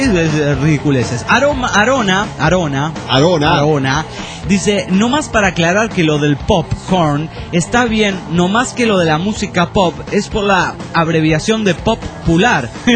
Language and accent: Spanish; Baja California Sur, Mexico; Soy de Baja California Sur, cabrón.